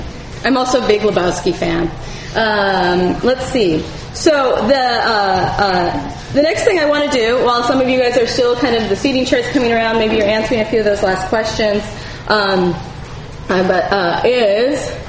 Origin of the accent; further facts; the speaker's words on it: Milwaukee, Wisconsin, United States; My hometown, I'm from Milwaukee, Wisconsin. Comes out sometimes in embarrassing words that I say, or in my love of the Packers.